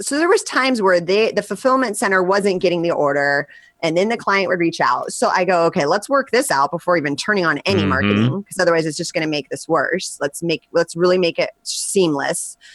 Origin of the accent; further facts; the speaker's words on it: California, United States; that's just a passion of mine growing up in Southern California.